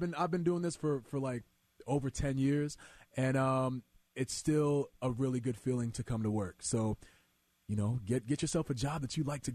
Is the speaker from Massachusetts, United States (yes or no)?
yes; Boston, Massachusetts, United States; But I'm from Boston.